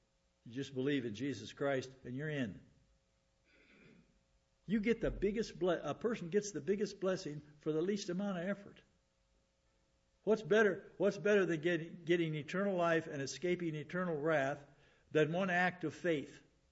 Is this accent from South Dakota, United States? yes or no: yes; Hot Springs, South Dakota, United States; I've seen pictures of my hometown. There in the southwest corner of the state, Hot Springs.